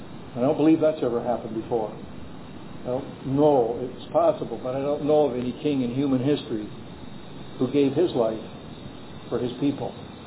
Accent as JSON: {"language": "English", "town": "Beamsville", "region": "Ontario", "country": "Canada", "tie": "born or raised there", "also_born_or_lived": "Hamilton", "said": "I was born in Hamilton, Ontario, graduated from Beamsville High School. If you can find Beamsville on the map, you've got a good map, because it's not a real large town, but it's just east of Grimsby"}